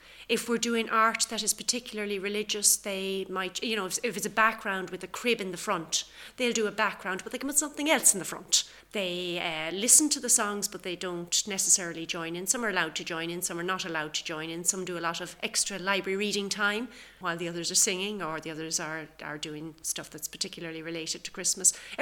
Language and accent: English; Galway, Connacht, Ireland; I'm from Galway.